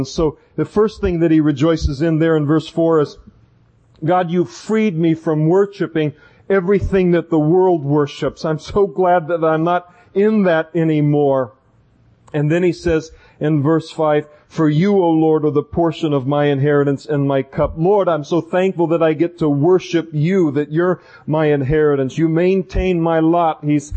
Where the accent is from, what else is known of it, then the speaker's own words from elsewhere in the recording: Napa, California, United States; now in Modesto, United States; out that my family is from Napa, and I worked for years in Napa, grew up in Napa, and my wife was born and raised in Napa